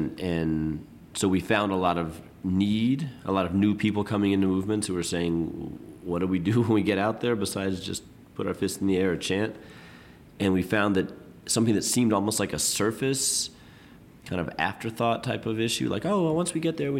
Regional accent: South Africa; South Africa, and she said, "Oh, that's so fascinating. You guys have to practice." When we have a tragedy in my hometown or something happens, we just gather to the in the center of the village and we all mourn together by singing.

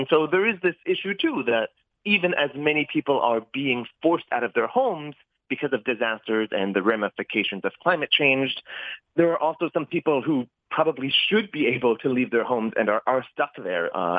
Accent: Arizona, United States; I grew up in Arizona personally, and wildfires were a common occurrence.

